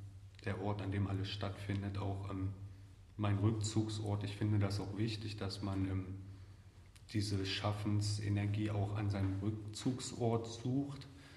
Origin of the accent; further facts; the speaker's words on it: Aschersleben, Saxony-Anhalt, Germany; Das spüre ich natürlich ganz prinzipiell in Aschersleben, meiner Heimatstadt.